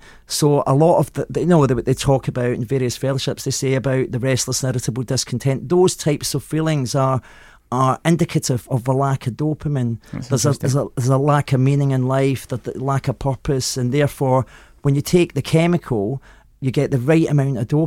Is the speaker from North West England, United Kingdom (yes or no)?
no; Glasgow, Scotland, United Kingdom; I grew up in Glasgow in the 60s.